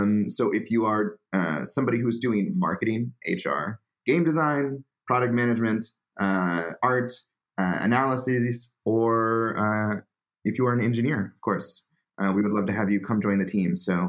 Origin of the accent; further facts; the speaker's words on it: United States; Obviously, I'm from the States, so I moved out here.